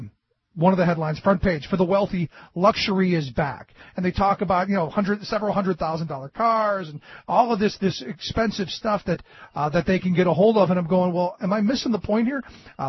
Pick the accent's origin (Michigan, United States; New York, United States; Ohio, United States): Ohio, United States; Cleveland; I grew up in Ohio. And in Cleveland, we, at 15, I had access to whatever I wanted, below 42 proof.